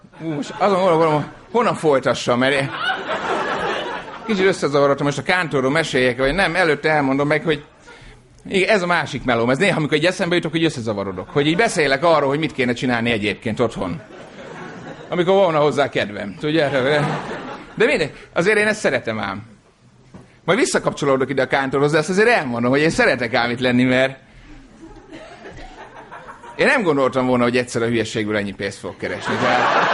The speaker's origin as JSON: {"language": "Hungarian", "region": "Great Hungarian Plain", "country": "Hungary", "said": "de hát én alföldi gyerek vagyok"}